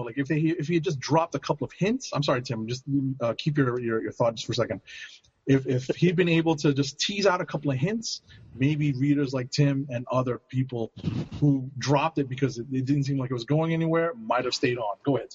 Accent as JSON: {"language": "English", "town": "Brooklyn", "region": "New York", "country": "United States", "said": "Yeah, I'm from Brooklyn."}